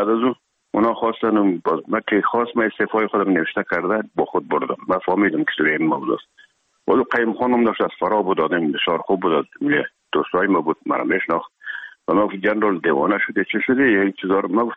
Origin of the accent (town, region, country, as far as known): Herat, Afghanistan